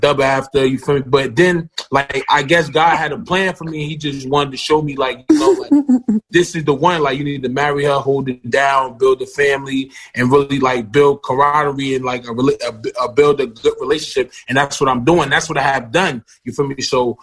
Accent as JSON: {"language": "English", "region": "New Jersey", "country": "United States", "said": "my wife is from Cali, and I'm from New Jersey, so I had her move to New Jersey with me for a whole year."}